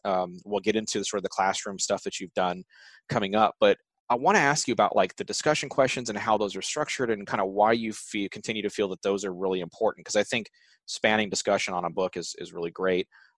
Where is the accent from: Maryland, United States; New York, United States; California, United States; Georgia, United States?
California, United States; You know, I mean, I'm from California.